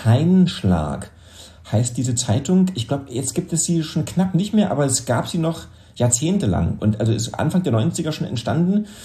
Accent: Berlin, Germany; als Berliner irgendwo hinzugehen, ist ja sowieso nicht so einfach.

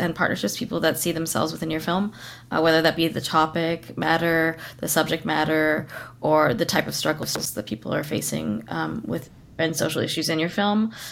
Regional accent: Kitimat, British Columbia, Canada; Eden's from Kitimat, and I was raised in Kitimat.

